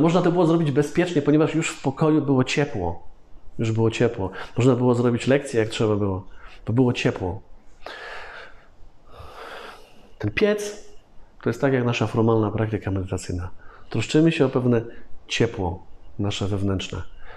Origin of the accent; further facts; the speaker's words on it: Głogów, Lower Silesian Voivodeship, Poland; Otóż ja się urodziłem w Głogowie. To miejscowość jak miejscowość, ale pierwszy dom, pierwsze mieszkanie, jakie pamiętam, za komuny, nie było ogrzewania centralnego